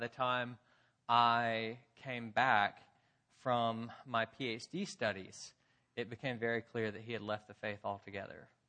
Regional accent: Memphis, Tennessee, United States; And then I went off to seminary, and slowly as I came back to Memphis, my hometown, to check in with him

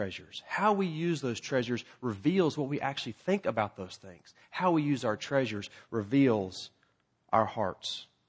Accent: Texas, United States; I'm from Texas, and so I've always been kind of partial to Lance Armstrong.

